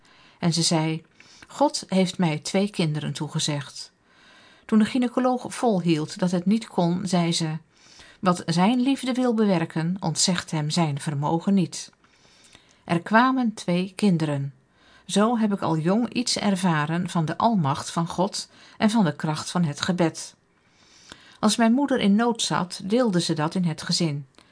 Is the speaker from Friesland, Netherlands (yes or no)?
no; Delft, South Holland, Netherlands; Ik kom uit Delft, uit een beetje zwaar nest, de Gereformeerde Bond.